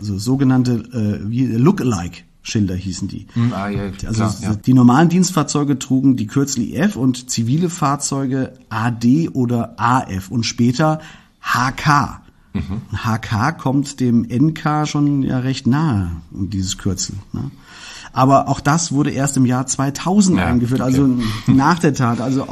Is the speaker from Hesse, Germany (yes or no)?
yes; Künzell, Hesse, Germany; weil ich ja selbst dort aufgewachsen bin in Künzel.